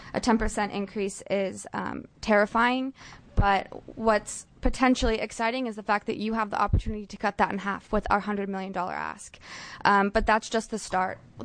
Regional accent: Bend, Oregon, United States; I'm actually from Bend, Oregon, so I am from east of the Cascades.

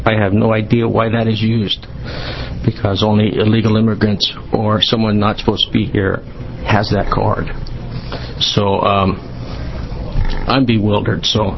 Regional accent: Salem, Oregon, United States; I'm from Salem, Oregon.

